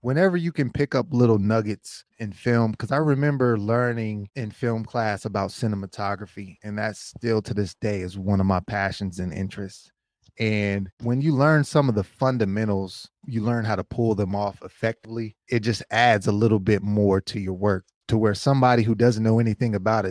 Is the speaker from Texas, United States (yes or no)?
no; Middletown, Ohio, United States; We grew up in Middletown, Ohio together. We played football together.